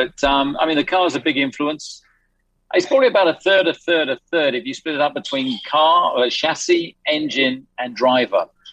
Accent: United Kingdom; we're very British, so we're very reserved.

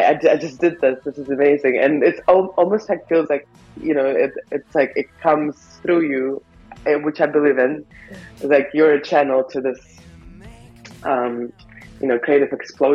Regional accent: Moscow, United States; English is a second language; now in New York City, United States; I grew up in Moscow, and I decided to go to New York and learn English so I could write my lyrics in English.

